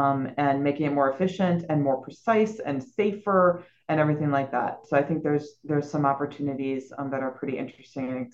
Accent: Chicago, Illinois, United States; when I grew up in Chicago, and Chicago has a world-class air and water show every summer.

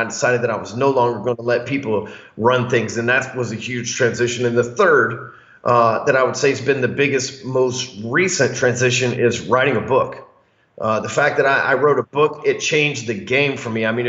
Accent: the South, United States; I'm from the South. We don't even speak full-blown English down here.

